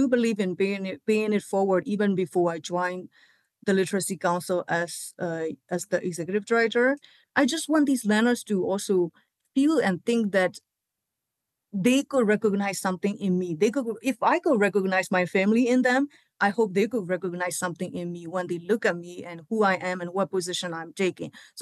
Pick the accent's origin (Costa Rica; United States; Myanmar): Myanmar; And sometimes I come across to people from Burma. So that also kind of reminds me always every day when I work with them that I am contributing something to my own community, even though it's all across the world